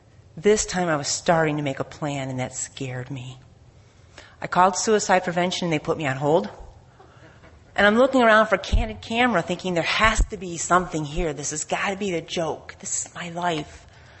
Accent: Wesley Chapel, Florida, United States; I'm from Wesley Chapel, Florida. My home group is Mad Dogs in Temple Terrace.

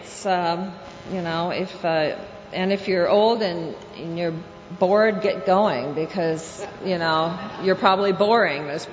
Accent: Iowa, United States; I was a little girl growing up in Iowa, and yes, which was my first resentment, I must say.

